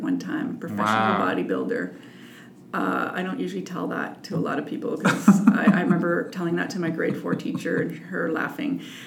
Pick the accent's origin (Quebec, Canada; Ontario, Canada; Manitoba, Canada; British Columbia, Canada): Ontario, Canada; Ottawa; But I grew up in Ottawa, living with my mother and primarily my stepfather.